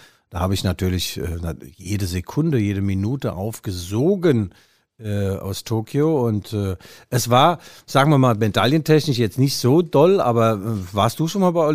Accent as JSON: {"language": "German", "town": "Mainz", "region": "Rhineland-Palatinate", "country": "Germany", "said": "ich komme aus Mainz, bin Mainzer."}